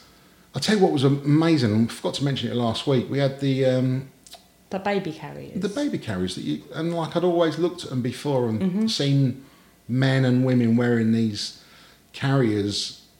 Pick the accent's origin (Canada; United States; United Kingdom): United Kingdom; York, Yorkshire and the Humber; So York's my hometown. I was born in York, and it's where I was born. My mum and dad were from London, and they moved up to Yorkshire.